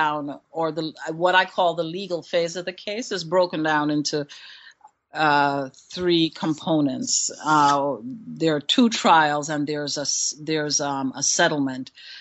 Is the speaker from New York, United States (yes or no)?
yes; Queens, New York, United States; And so if you come from those marginalized areas, as I did, I grew up in Queens.